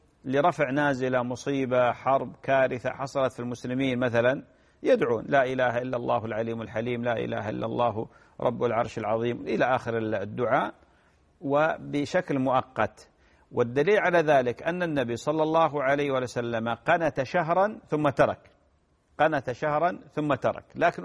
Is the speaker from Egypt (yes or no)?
no; Saudi Arabia; عندكم الحمد لله عندنا في السعودية أيضا العمل عليه